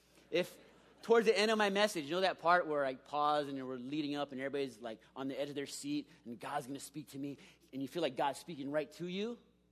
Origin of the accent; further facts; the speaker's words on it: Kailua, Hawaii, United States; now in San Diego, United States; I'm originally from Kailua, Oahu. That's my hometown, born and raised there. Came out here maybe 10 years ago. Live in San Diego.